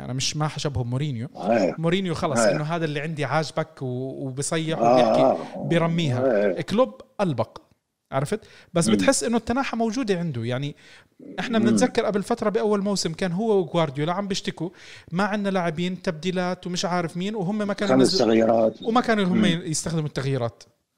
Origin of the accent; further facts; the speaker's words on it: Syria; في نقطة أنت ذكرتها أنا سوري بس قبل ما أنساها